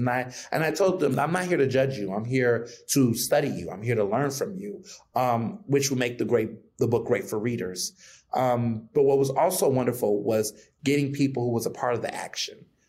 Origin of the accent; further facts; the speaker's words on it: Chicago, Illinois, United States; born there; I was born in Chicago.